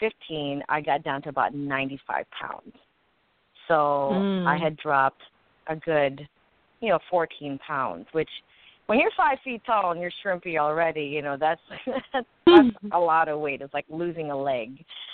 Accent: Philippines; Because I'm Filipino, and in a lot of Asian cultures, bodybuilding alone isn't a very embraced sport.

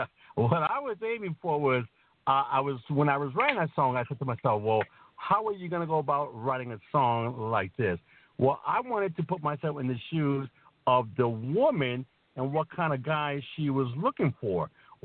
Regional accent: Santurce, Puerto Rico; born there; also born or lived in Bronx, United States / New Haven, United States; I was born in Santurce, Puerto Rico, and then I went to the Bronx, New York, like a lot of Latinos, Puerto Ricans, Latinos do. From the Bronx, New York, I went over to New Haven, Connecticut, where I stayed close to about 30 years.

